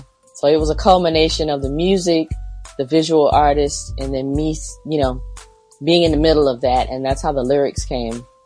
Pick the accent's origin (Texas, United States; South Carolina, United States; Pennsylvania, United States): South Carolina, United States; Summerton; So I'm a country girl, born and raised in South Carolina, Summerton, South Carolina, to be exact.